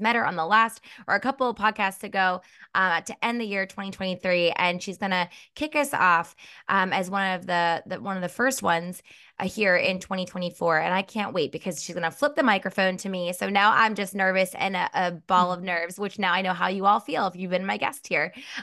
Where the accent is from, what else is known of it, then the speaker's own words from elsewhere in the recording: Collegeville, Pennsylvania, United States; I originally grew up in the suburbs of Philadelphia. I grew up in Collegeville, Pennsylvania, which is kind of like right outside of King of Prussia.